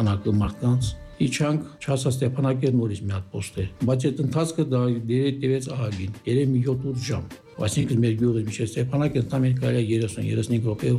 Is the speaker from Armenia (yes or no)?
no; Martuni, Nagorno-Karabakh, Azerbaijan; քանի որ ես մարտունեցի եմ, մարտունեցի ոգին անկոնտրոլ է միշտ եղել